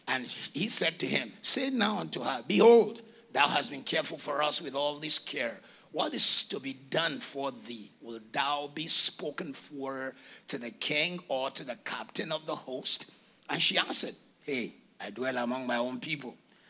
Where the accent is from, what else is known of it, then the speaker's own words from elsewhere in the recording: Nigeria; I can tell you as a Nigerian, I only know two families that have kept wealth for four generations.